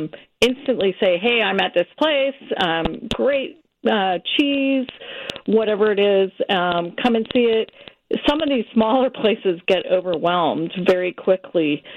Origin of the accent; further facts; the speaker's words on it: San Francisco, California, United States; I grew up in the Bay Area, San Francisco